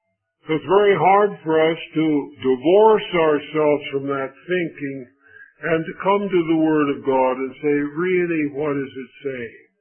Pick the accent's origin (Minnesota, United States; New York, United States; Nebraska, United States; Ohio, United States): Minnesota, United States; born there; Now, I grew up as a Lutheran. I was born in Minnesota, baptized in the Norwegian Lutheran Church. My baptismal certificate is in Norwegian, guaranteed to get you to heaven.